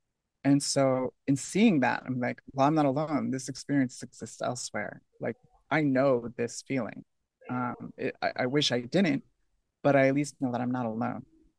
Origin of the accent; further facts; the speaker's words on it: New Hampshire, United States; I grew up in New Hampshire, so it was extremely sheltered and a very limited view of what was possible.